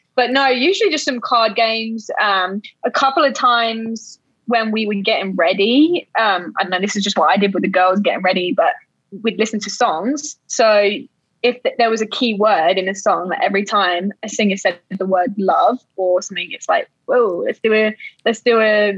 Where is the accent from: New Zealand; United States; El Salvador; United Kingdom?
United Kingdom; I'm a Brit. I can handle my liquor.